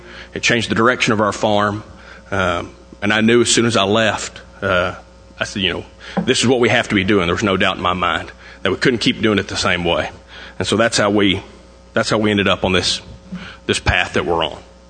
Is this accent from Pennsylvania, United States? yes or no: no; Ralls, Texas, United States; I'm a producer from the Rawls area in Crosby County between Rawls and the little community of Cone.